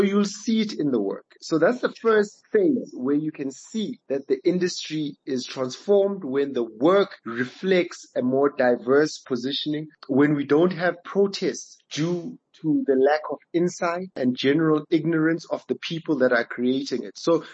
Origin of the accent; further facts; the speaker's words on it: Bryanston, Gauteng, South Africa; I'm a guy, I grew up in Bryanston, I live around Bryanston, I went to school up the road.